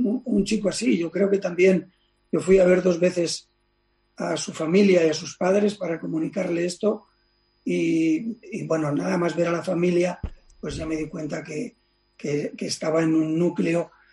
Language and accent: Spanish; Barcelona, Catalonia, Spain; moved away as an adult; now in Badajoz, Spain; soy de Barcelona, pero yo me quedé a vivir en Badajoz porque vine aquí con 25 años